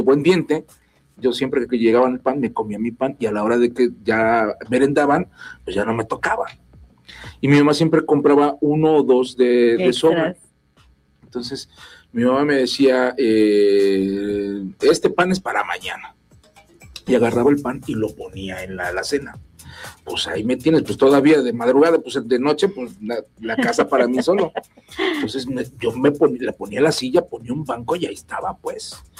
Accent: Jojutla, Morelos, Mexico; Yo soy de Jojutla, somos de Jojutla, aquí, ¿quién no come pan?

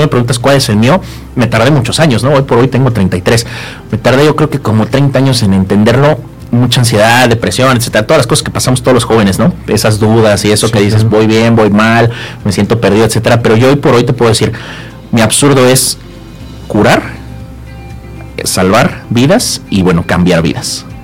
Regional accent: Tetecala, Morelos, Mexico; Yo, como soy de Tetecala, Morelos, pues es un pueblo.

